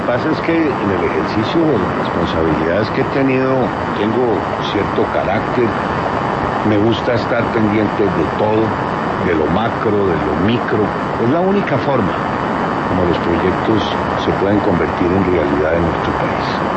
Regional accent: Colombia; soy el colombiano que consume más café.

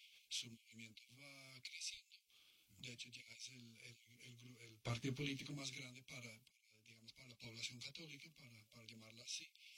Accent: Belfast, Northern Ireland, United Kingdom; Spanish is a second language; Yo soy originalmente de Belfast, que es la capital de Irlanda del Norte, que en este momento es parte del Reino Unido.

